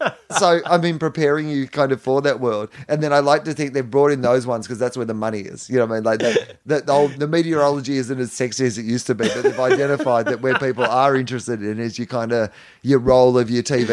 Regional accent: Australia; that's the thing that you realize as an Australian is, I don't know how traveled you were before this role, but is that there is a lot of this country that isn't, the five cities that people live in.

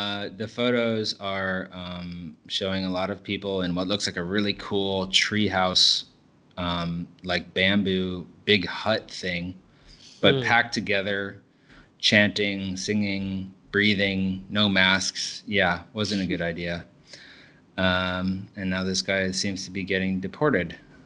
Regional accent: United States; now in Singapore; It's always for me, as an American and a foreigner living in Singapore, been so fascinating how fast the elections are

